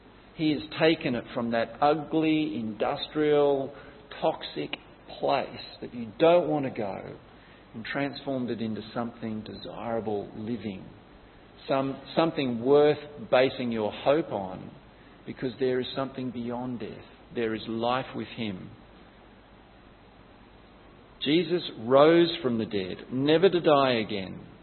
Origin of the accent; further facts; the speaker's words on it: Sydney, New South Wales, Australia; I grew up in Sydney, not far from where the 2000 Olympics were held.